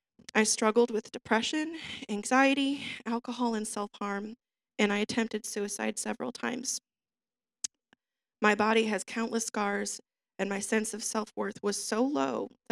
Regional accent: Illinois, United States; I was not raised to be a Christian. I'm from Illinois, and while my parents know Christ, he really wasn't a big part of our lives growing up.

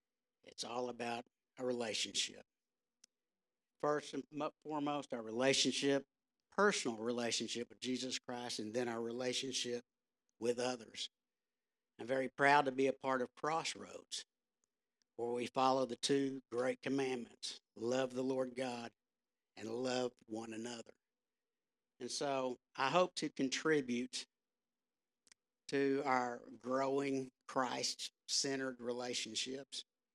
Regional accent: Arlington, United States; also born or lived in Little Rock, Arkansas; I was born in 1959 in Little Rock, Arkansas. I grew up here in Arlington in the 60s and the 70s. I graduated Arlington High School in 1978.

